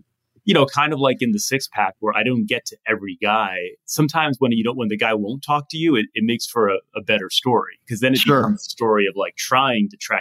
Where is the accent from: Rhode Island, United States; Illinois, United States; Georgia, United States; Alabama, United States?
Rhode Island, United States; I grew up in Rhode Island.